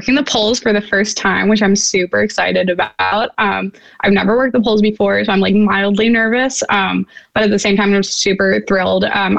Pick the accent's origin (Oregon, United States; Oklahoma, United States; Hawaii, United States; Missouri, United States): Missouri, United States; I'm from Missouri, and I know for absentee voting before, you would have to have a legitimate reason.